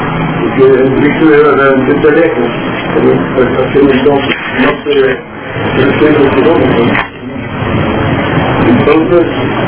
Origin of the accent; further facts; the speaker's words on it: Slovenia; born there; Spanish is a second language; Yo nací en Slovenia, en un país muy pequeño dentro de Europa, más o menos de unos 2 millones y medio de habitantes, de los Alpes y la parte oriental de los Alpes.